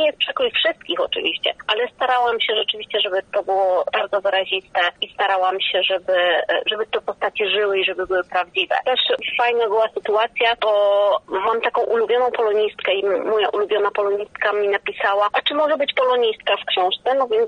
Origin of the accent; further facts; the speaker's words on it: Lower Silesian Voivodeship, Poland; ja pochodzę ze Śląska, ale z Dolnego Śląska, tam para niestety zanikła, ale gdzieś ten język śląski był zawsze w moim otoczeniu.